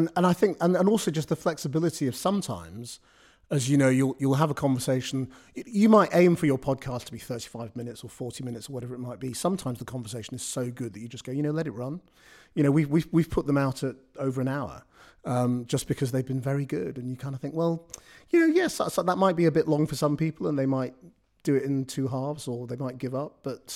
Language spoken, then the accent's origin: English; North West England, United Kingdom; I grew up in Lancashire.